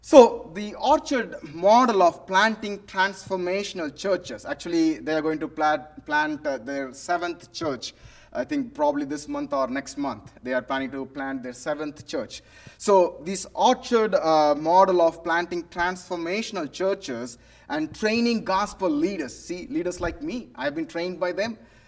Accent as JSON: {"language": "English", "region": "South India", "country": "India", "lives_now": "United States", "said": "Actually, we are from South India, and we moved up to North India as cross-cultural missionaries."}